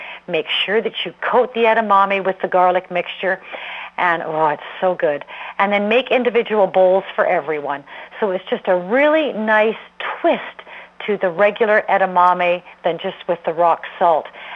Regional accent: Canada; Well, being Canadian, and we are proud to be Canadians after the Olympics

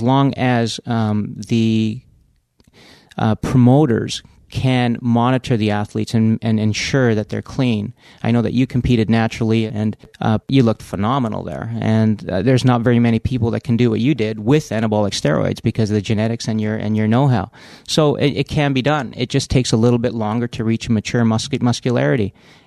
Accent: Canada; And to show up there as a Canadian underdog was amazing.

